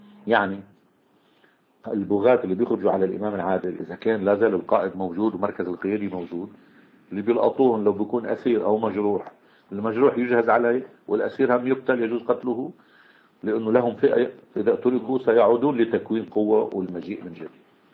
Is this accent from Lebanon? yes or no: yes; Lebanon; مثل بعض الفرق اليوم عندنا بلبنان